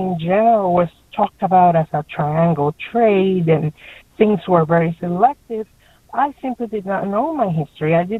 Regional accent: New York, United States; And I think that if I feel that way as a New Yorker

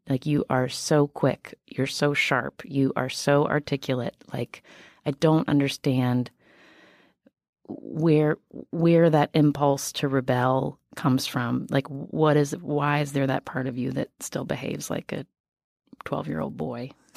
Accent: West Virginia, United States; On the other hand, I am from West Virginia, and I understand why West Virginians are voting the way they're voting right now.

